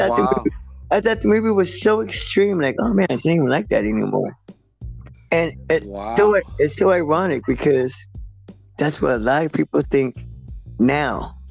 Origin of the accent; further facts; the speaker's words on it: Mission Viejo, California, United States; I grew up in Mission Viejo, which was, you know, kind of challenging. I mean, I was born in 69